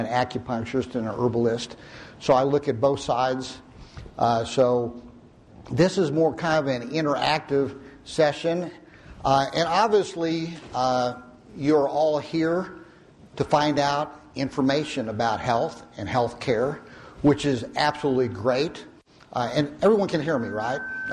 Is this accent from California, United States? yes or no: no; Tulsa, Oklahoma, United States; I'm an MD physician, and I come from Tulsa, Oklahoma, but I love Texas.